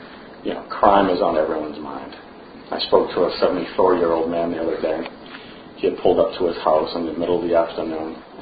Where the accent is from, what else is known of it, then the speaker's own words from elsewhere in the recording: Boston, Massachusetts, United States; also born or lived in Orlando; now in Houston, United States; I grew up in Boston, lived in Orlando for 13 years. I've been in Houston for 4 years.